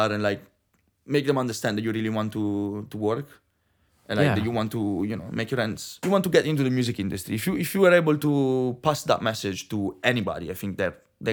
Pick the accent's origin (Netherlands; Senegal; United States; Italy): Italy; English is a second language; now in London, United Kingdom; And I come from Italy, so it's quite gorgeous, my country